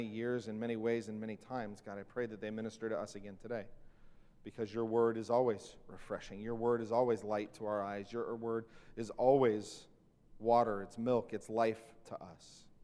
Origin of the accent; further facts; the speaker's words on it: Santa Clarita, California, United States; Now, growing up in Santa Clarita, as you can imagine, I knew almost nothing about sheep. We just didn't have them there.